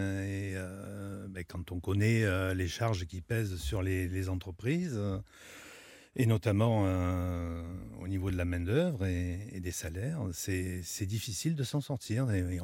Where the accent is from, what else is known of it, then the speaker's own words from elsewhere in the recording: Provence-Alpes-Côte d'Azur, France; On maintient cette tradition qui est ancestrale chez nous en Provence.